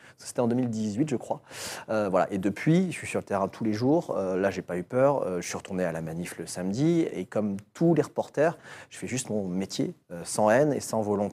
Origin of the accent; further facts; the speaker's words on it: France; moi je suis basque en vrai, donc je suis pas calme du tout.